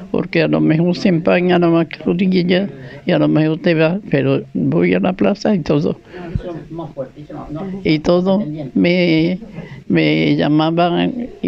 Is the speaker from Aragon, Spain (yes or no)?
no; Huelva, Andalusia, Spain; born there; Pues nací en Huelva, en la calle Ruiz Vélez.